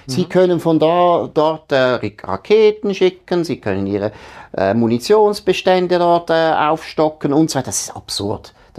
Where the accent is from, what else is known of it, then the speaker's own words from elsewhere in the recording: Switzerland; Und schon als Schweizer finde ich, habe ich überhaupt kein Verständnis